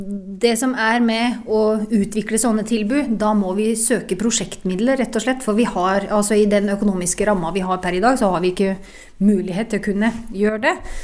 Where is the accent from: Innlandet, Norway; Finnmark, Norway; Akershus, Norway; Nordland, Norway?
Innlandet, Norway; Ringebu; Jeg kommer fra Gudbrandsdalen, Ringby i Gudbrandsdalen, født og oppvokset der.